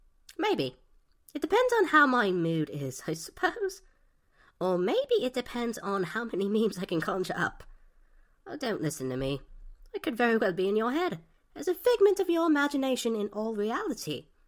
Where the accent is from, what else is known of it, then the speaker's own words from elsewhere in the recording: United Kingdom; I'm a middle-aged woman. But I'm British!